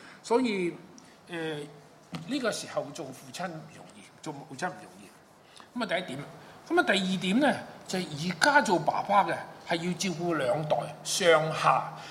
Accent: China; now in Canada; 我哋中國人著重孝道，又唔見得我哋係特別孝順。我喺加拿大

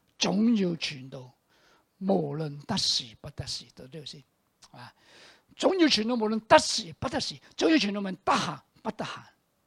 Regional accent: Hong Kong; 我们香港人平日没事没干，就马照跑，没照跳啊。

